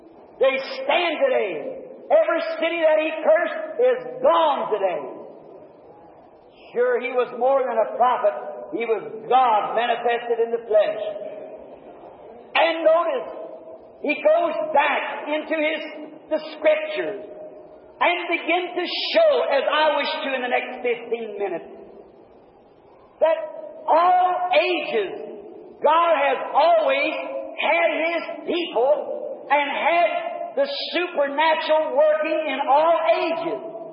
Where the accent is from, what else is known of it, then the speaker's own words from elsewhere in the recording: United States; I'm an American. Many of … are buried down on the field, blowed up in the wars. And if it was come tonight to make a choice, America's my country.